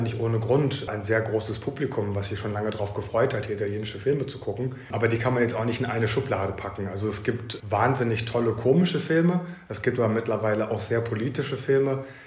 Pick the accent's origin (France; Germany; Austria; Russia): Germany; Göttingen, Lower Saxony; born there; 48 Jahre alt, gebürtiger Göttinger